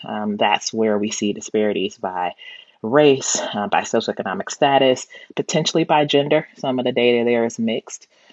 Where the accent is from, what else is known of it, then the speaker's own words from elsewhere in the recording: Cincinnati, Ohio, United States; also born or lived in Cleveland; I'm a Midwesterner. I was born in Cleveland and raised in Cincinnati.